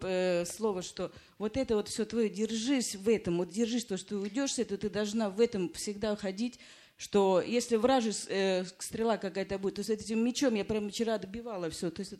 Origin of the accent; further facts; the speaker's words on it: Russia; now in Finland; я сама из России, но живу в Финляндии.